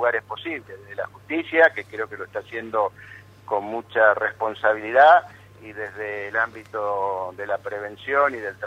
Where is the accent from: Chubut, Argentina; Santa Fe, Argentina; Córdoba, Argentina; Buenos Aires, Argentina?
Santa Fe, Argentina; somos testigos los santafesinos